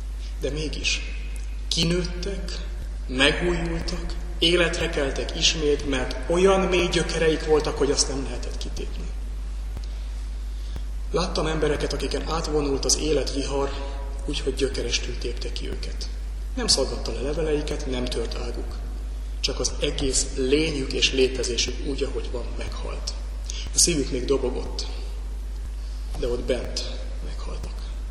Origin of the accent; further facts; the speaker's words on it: Pest, Hungary; a Pilis-hegységben álló tölgyfákra is, ahol felnőttem.